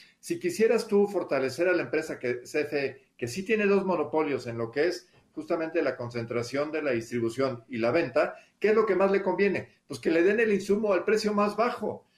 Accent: Mexico; Lo que requerimos como mexicanos es confiabilidad.

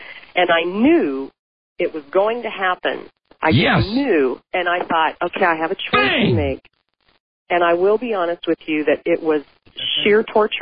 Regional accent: California, United States; born there; You know, that's funny because I was born in the Mojave Desert.

